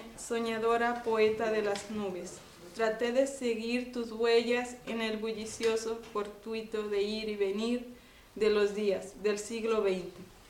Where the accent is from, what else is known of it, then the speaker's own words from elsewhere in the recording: Mexico; siendo mexicana yo no conocía esos escritores, esos poetas, porque pues, nosotros crecimos en México, ¿verdad?